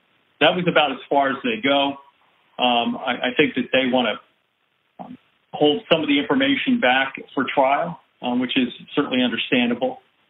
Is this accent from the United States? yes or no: yes; Pennsylvania, United States; born there; moved away as an adult; now in New Orleans, United States; I was born in Pennsylvania. I came down here to New Orleans to go to Loyola University.